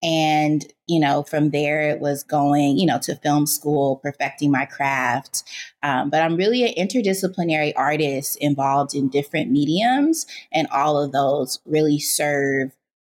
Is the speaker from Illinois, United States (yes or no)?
no; California, United States; I think for me, I grew up born and raised in the Bay Area